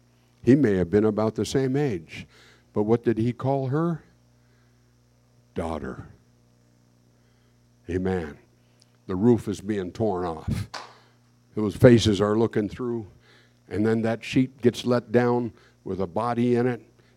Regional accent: Hoonah, Alaska, United States; 50 years ago, I went to my hometown of Hoonah to become the pastor. 20 years old.

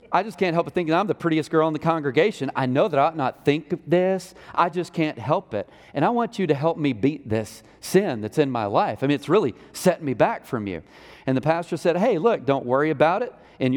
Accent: Texas, United States; I grew up doing manual labor. Those were my jobs growing up in Northeast Texas.

